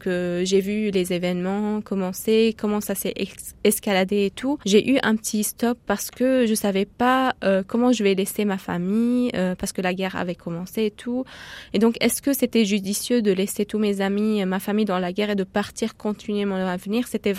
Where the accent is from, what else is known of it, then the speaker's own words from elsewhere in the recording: Aleppo, Aleppo Governorate, Syria; moved away as an adult; now in France; je suis née à Alep et j'ai vécu toute ma vie à Alep à peu près, à part le petit bout de l'université que j'ai fait à côté de Damas.